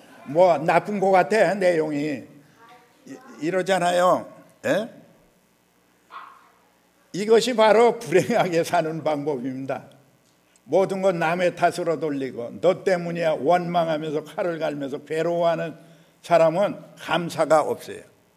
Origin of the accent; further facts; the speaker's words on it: Pyongyang, North Korea; 황해도 사람이 제일 많이 그러고 평양 사람이 그래요. 저 평양에서 와 알아요.